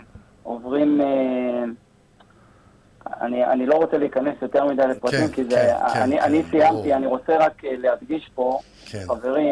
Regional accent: Ashkelon, Southern District, Israel; אני במקרה אשקלוני והיו אזעקות בבוקר

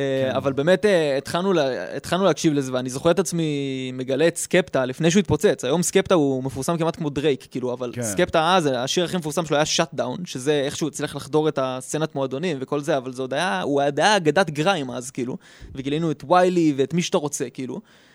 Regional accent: Central District, Israel; גדלתי בקיבוץ על ראפ מגיל אפס

